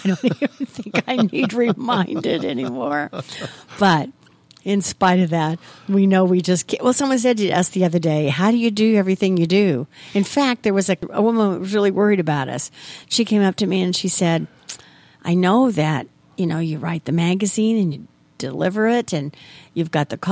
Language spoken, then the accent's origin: English; Vandalia, Illinois, United States; they grew up in my hometown of Vandalia, Illinois. They graduated in 1970. I graduated in 73.